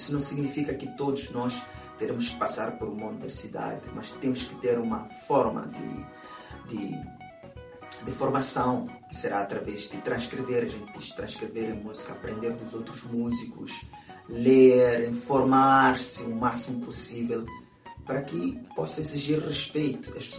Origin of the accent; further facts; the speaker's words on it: Mozambique; moved away; desde que saí de Moçambique, de uma certa forma, o tempo parou. Eu vivo de memórias, eu vivo de memórias de Moçambique.